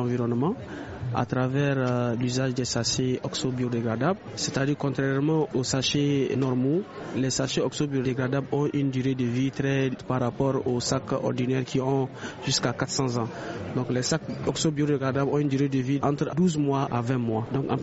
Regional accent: Niger; On est tous jeunes, nous sommes des Nigériens.

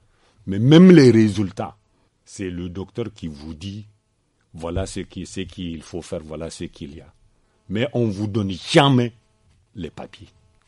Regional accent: Niamey, Niger; Bon, je suis de Niamey. Je suis né, j'ai grandi à Niamey.

